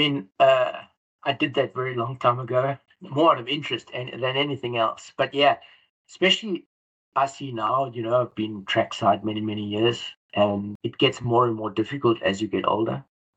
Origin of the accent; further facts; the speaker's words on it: South Africa; moved away; as I grew up in South Africa and had